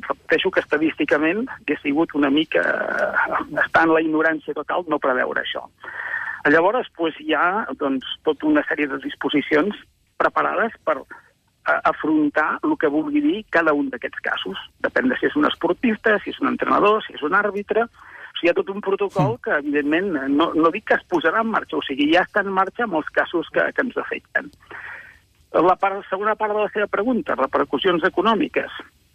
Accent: Barcelona, Catalonia, Spain; com a català i barceloní

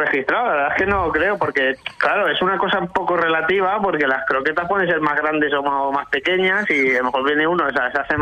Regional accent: Valencia, Valencian Community, Spain; Soy de Valencia.

